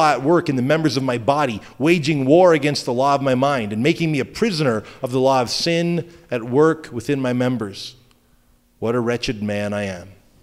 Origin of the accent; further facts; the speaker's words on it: New Brunswick, Canada; I'm Canadian. Eastern Canadian. There's nothing dangerous in New Brunswick.